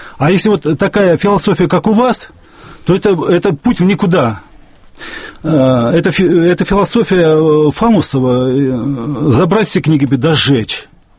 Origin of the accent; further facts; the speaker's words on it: Moscow, Russia; я украинец, но я коренной россиянин, я коренной москвич. Мои родители приехали с Украины, отец был военнослужащим, служил в Министерстве обороны. Я уже родился в Москве, и я считал себя россиянином